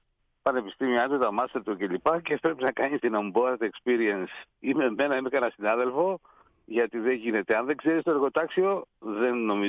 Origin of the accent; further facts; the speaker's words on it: Agios Nikolaos, Greece; το χωριό μου είναι εσωτερικό, είναι 13 χιλιόμετρα από τη θάλασσα, αν και λέγεται Άγιος Νικόλαος.